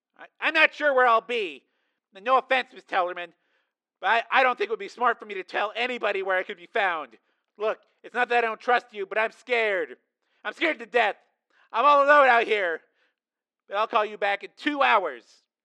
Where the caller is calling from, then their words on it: Denver, Colorado, United States; I'm calling from Denver.